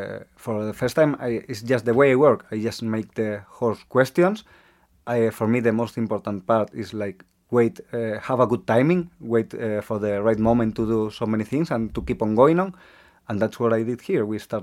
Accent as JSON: {"language": "English", "town": "Toledo", "region": "Castilla-La Mancha", "country": "Spain", "second_language": "English", "lives_now": "Malaga, Spain", "said": "I'm 35. I'm from Spain. I was born in Toledo, it's in the center of Spain, and I was related to farming like a lot of time of my life, and now I'm living in Malaga"}